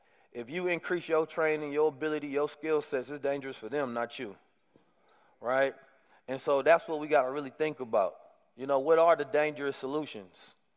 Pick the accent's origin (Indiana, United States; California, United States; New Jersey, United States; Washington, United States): California, United States; Oakland; You know, growing up in Oakland has been a blessing for me.